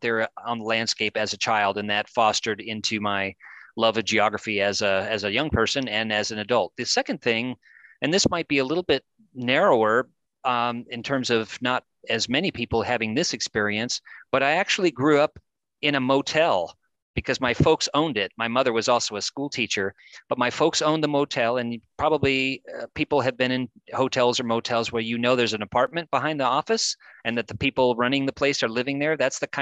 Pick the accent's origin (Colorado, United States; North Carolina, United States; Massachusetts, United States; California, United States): Colorado, United States; I grew up in Western Colorado, so I could explore mountains, canyons, buttes, mesas.